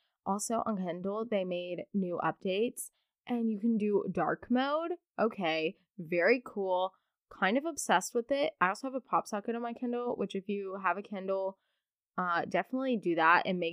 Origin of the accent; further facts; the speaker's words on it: Kentucky, United States; I love how I'm saying Southern charm and I'm literally from Kentucky. I don't know, I don't consider myself that Southern. I guess some people would say otherwise. Some people would say I have an accent.